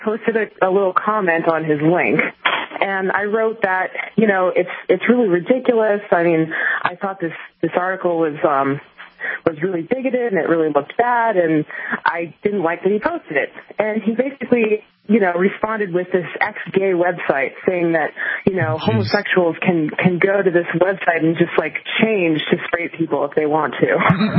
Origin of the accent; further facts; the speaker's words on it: Northeast, United States; And I guess I grew up in the Northeast, and I guess I was sort of relatively sheltered from this kind of bigotry as I was growing up.